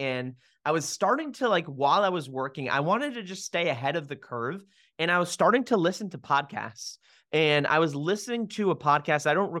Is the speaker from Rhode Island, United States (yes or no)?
yes; Rhode Island, United States; born there; So first and foremost, I was born in Rhode Island, the smallest state in the United States, very quiet in nature, but had an awesome upbringing.